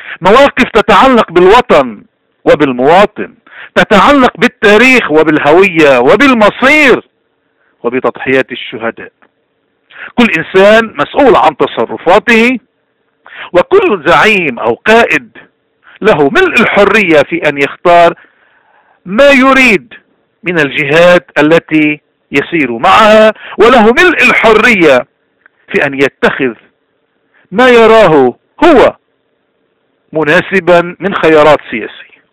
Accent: Lebanon; رسالتنا نحن كلبنانيين لأي طائف انتمينا

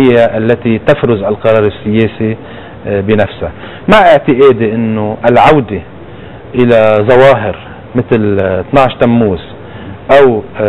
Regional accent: Lebanon; ونحن بنعرف باي مشكله يمكن اقليميه او كذا تنعكس عندنا بلبنان

